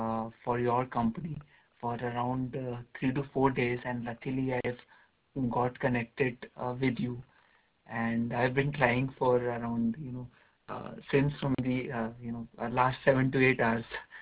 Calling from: India; English is a second language; Yeah, hello, Mr. Matt. … I'm calling from India.

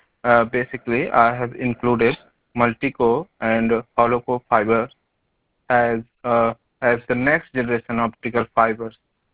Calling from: India; Actually, I'm calling from India, from BIS Research.

